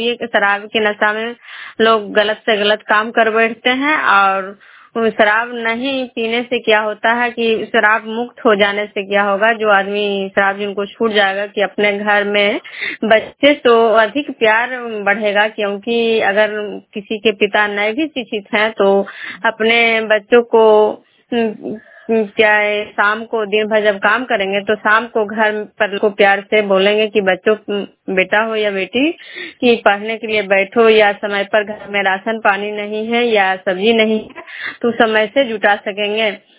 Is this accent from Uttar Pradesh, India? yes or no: no; Vishnupur, Bihar, India; मैं विष्णुपुर ग्राम खजुरा पंचायत नालंदा जिला नगर नौसा प्रखंड के निवासी हूँ।